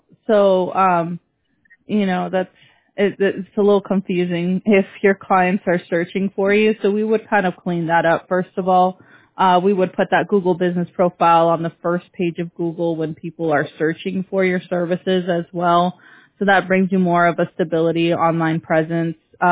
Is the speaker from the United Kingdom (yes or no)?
no; California, United States; I'm Southern California.